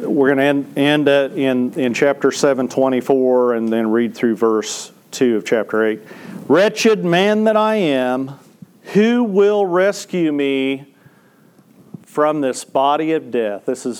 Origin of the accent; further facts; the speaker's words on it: Topeka, Kansas, United States; in my hometown, where I grew up, in Topeka, Kansas.